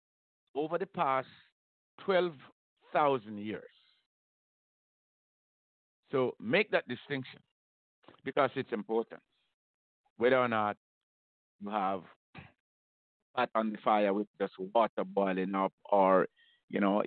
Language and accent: English; Jamaica; I grew up in Jamaica under a slavery system, post-slavery system.